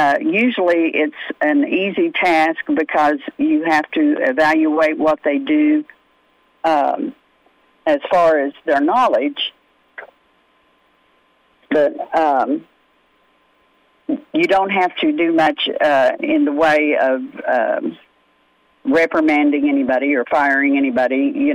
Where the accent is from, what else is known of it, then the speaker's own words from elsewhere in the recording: Sand Springs, Oklahoma, United States; now in Osage County, United States; First of all, I was born and raised in Sand Springs and graduated from Charles Page High School.